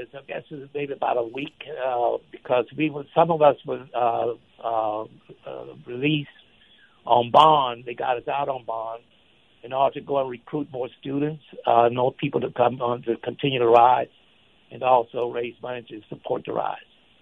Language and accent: English; Shreveport, Louisiana, United States; in Shreveport, which is my hometown.